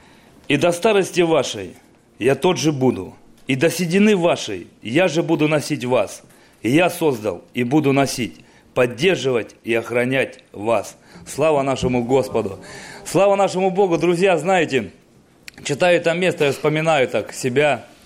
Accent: Rubtsovsk, Altai Krai, Russia; Но мы из Рубцовска приехали в гости.

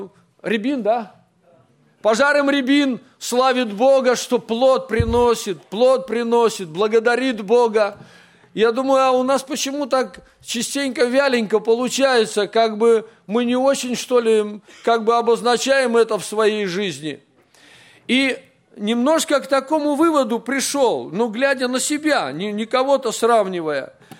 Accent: Tomsk, Tomsk Oblast, Russia; Ведь все-таки он в этом городе гость, а я томич.

